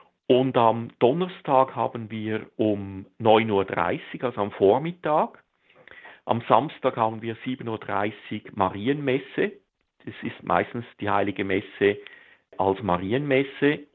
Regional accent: Rapperswil-Jona, St. Gallen, Switzerland; also ich bin aufgewachsen am Zürichsee in Rapperswil-Jona

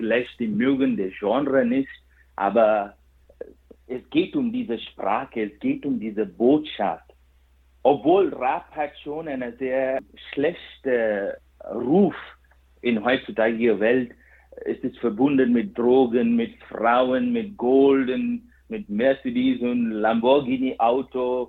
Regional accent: Bangalore, Karnataka, India; first language Kannada; German is a second language; Das ist meine Muttersprache. Die Sprache heißt Kanada, wie das Land Kanada. Und das ist eine südindische Sprache. Ich komme aus Karnataka, Bangalore, von Südindien.

